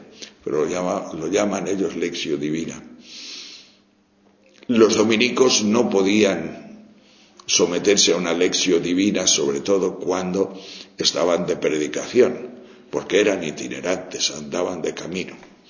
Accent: León, Castile and León, Spain; Porque aunque somos de León, pero está más cerca la Virgen de Covadonga que la del Camino.

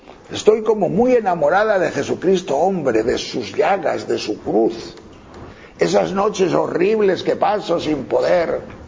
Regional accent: León, Castile and León, Spain; Yo soy de tierra de pastores, yo soy de León, tierra de trashumancia y de pastores, de miles de ovejas, y toda mi familia ha sido de esa cultura.

